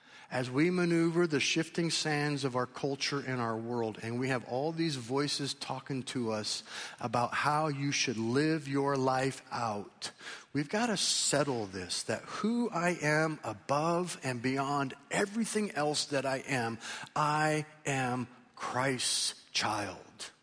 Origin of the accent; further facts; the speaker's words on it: United States; I'm an American.